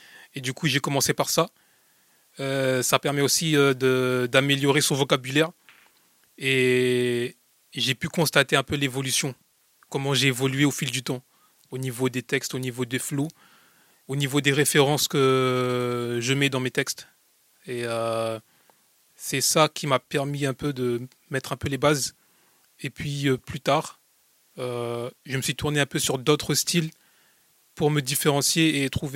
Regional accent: Réunion; Je suis né à La Réunion.

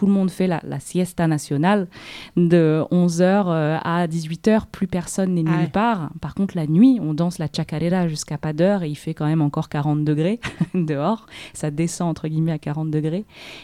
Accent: France; ce qui était assez dingue pour moi en tant que Française

